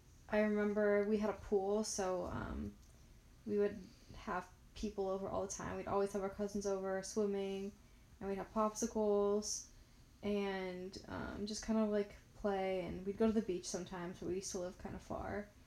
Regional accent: Pasadena, California, United States; also born or lived in La Vergne; I grew up in La Vergne and then in Pasadena, Sierra Madre area.

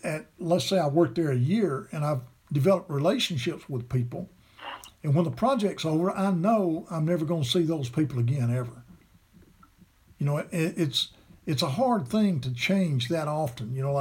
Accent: Alabama, United States; of course it's Alabama. And then every question and answer was Alabama. Because everybody knows that's where I'm from because of my accent.

